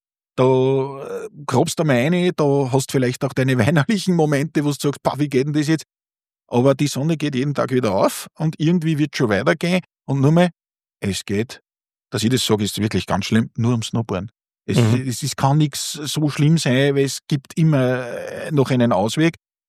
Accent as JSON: {"language": "German", "region": "Upper Austria", "country": "Austria", "said": "aber bin da sehr stolz als Oberösterreicher."}